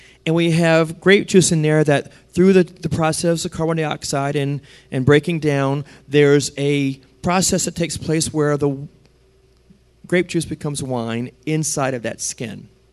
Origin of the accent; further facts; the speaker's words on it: New Orleans, Louisiana, United States; I'm from New Orleans, in New Orleans.